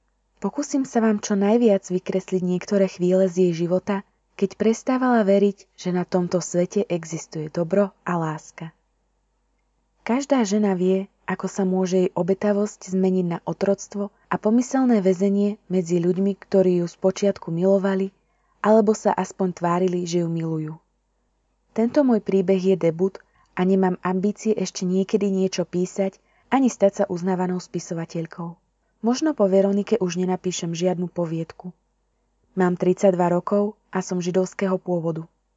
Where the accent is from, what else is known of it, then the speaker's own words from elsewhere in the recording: eastern Slovakia, Slovakia; Narodila som sa na východnom Slovensku a tu aj zostanem. Nemám v pláne odísť do inej krajiny.